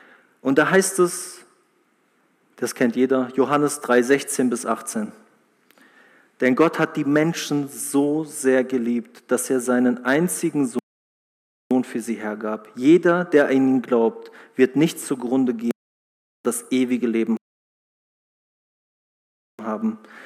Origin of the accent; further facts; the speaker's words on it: Heidelberg, Baden-Württemberg, Germany; und ich bin in Heidelberg aufgewachsen, eine wundervolle Stadt.